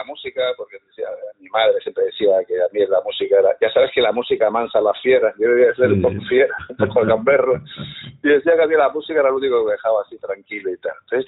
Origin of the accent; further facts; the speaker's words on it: Canary Islands, Spain; also born or lived in England / Valencia; Se inició primero estando aquí en Canarias, porque yo nací en Inglaterra, pero a los 22 días de nacer ya salí de allí, porque mis padres ya, fue voluntariamente para abrir una sucursal bancaria en Londres, uh-huh, y después de 10 años pues ya se volvieron